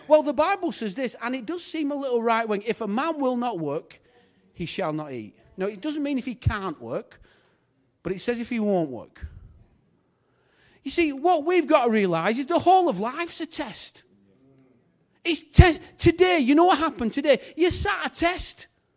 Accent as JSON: {"language": "English", "region": "England", "country": "United Kingdom", "said": "So I can say I'm an Englishman, I know the Queen, I love God, I'm a pastor."}